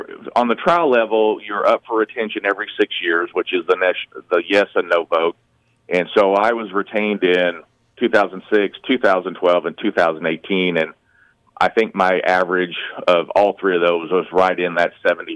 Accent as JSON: {"language": "English", "town": "Anna", "region": "Illinois", "country": "United States", "tie": "born or raised there", "said": "Well, I grew up here in Anna, went to Anna Jonesboro High School."}